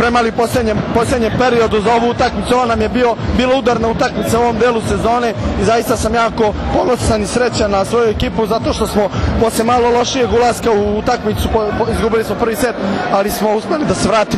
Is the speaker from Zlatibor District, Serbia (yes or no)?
no; Obrenovac, Belgrade, Serbia; Obrenovac je moj rodni grad, naravno bio sam malo u posjeti i svojim prijateljima i rodbini.